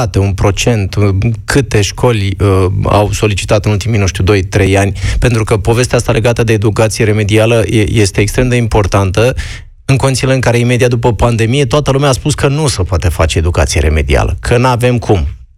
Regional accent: Moldavia, Romania; eu sunt din Moldova, așa

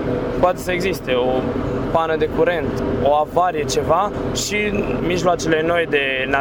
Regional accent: Câmpia Turzii, Cluj County, Romania; Sunt din Câmpia Turzii, județul Cluj.

